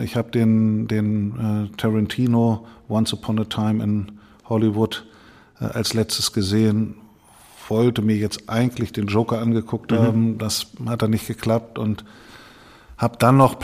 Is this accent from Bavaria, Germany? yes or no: no; Mehle, Lower Saxony, Germany; Posaune in der Feuerwehrkapelle der Freiwilligen Feuerwehr Mehle, kleiner Ort, wo ich herkomme.